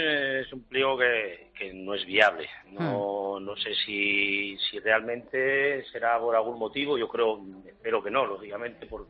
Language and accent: Spanish; Vitoria-Gasteiz, Basque Country, Spain; yo me crié en Vitoria, prácticamente en Vitoria, me crié como torero en Vitoria, me despedí en Vitoria.